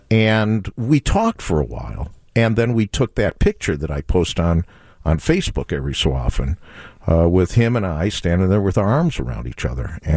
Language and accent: English; Chicago, Illinois, United States; I had told him I was from Chicago, and he gave me the photograph that you now have.